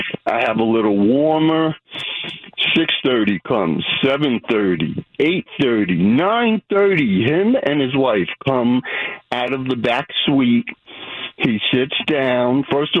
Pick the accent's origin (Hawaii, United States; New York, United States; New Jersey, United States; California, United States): New York, United States; Brooklyn; And I told him, I'm from Brooklyn, and we bonded right there.